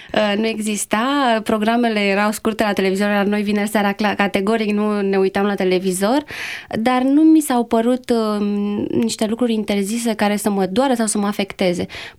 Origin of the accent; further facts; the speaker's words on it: Bucharest, Romania; born there; M-am născut în București, într-o familie adventistă.